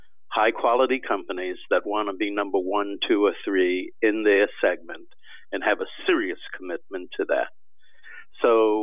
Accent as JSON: {"language": "English", "town": "Washington", "region": "District of Columbia", "country": "United States", "tie": "born or raised there", "said": "I'm in Washington. I grew up in Washington. I've been a Washington business."}